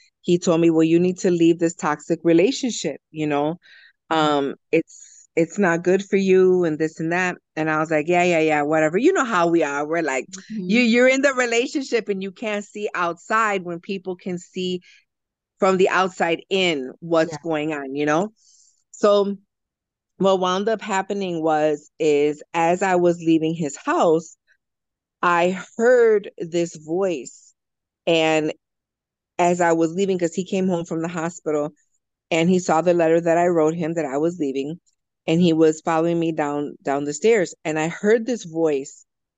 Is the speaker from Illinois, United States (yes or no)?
yes; Chicago, Illinois, United States; So I born and raised in Chicago, Latina of... My mom is Norwegian and Lithuanian, and my dad is Mexican and Native American, so I'm half white, half Mexican. Been living in Chicago my whole life.